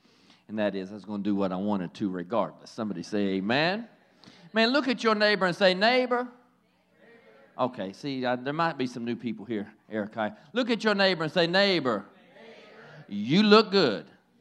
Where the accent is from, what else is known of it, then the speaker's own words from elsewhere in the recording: the South, United States; those of you who don't know, I'm from the South, right? So I'm looking for some biscuits and gravy.